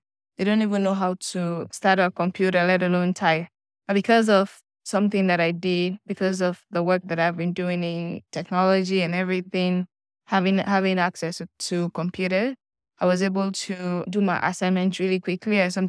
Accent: Sierra Leone; I'm from Sierra Leone. I'm 22 years old

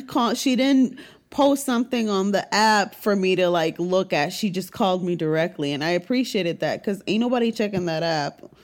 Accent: Puerto Rico; but I grew up in Puerto Rico, so things are different.

